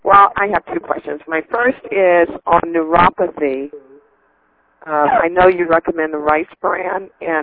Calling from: Florida, United States; from Florida.

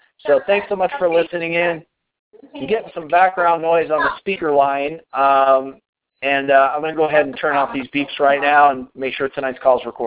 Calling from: Colorado, United States; I'm calling in from Colorado tonight.

